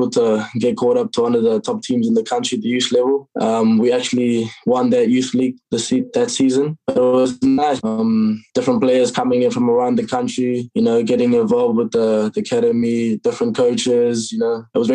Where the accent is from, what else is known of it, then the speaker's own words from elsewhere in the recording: Johannesburg, Gauteng, South Africa; moved away as an adult; now in New Zealand; I actually came to New Zealand 4 years ago from South Africa. I grew up in South Africa in Johannesburg in an area called Alberton.